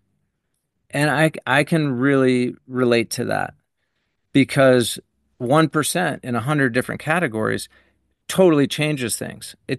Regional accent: Buffalo, New York, United States; We grew up in Buffalo, New York, just outside of Buffalo. And my mountain until I was 12 wasn't a mountain. It was a hill.

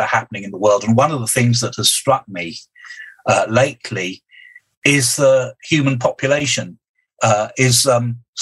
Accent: United Kingdom; But I think it's maybe because I'm a Brit.

